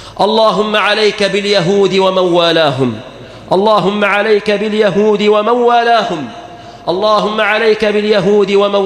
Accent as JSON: {"language": "Arabic", "country": "Egypt", "said": "اللهم أنقذ بلادنا مصر من الفقر، وأنقذ بلادنا مصر من الظالمين"}